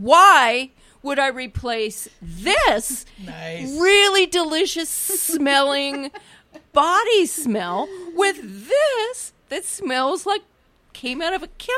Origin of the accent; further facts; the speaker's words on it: Kansas City, Missouri, United States; and I returned home to Kansas City. I grew up in Kansas City, Missouri.